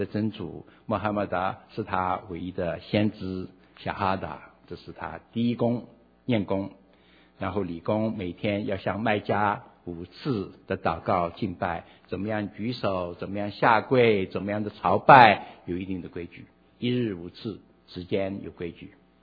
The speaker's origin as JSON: {"language": "Chinese", "country": "China", "lives_now": "United States", "said": "我是中国人，很多中国人，可是当时在美国很少"}